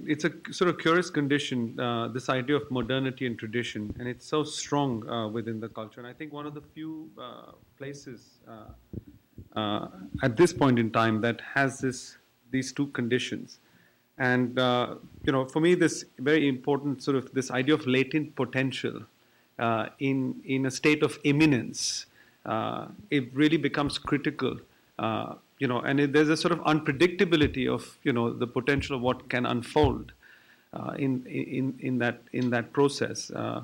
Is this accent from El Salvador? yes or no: no; India; the way we look at things, being Indian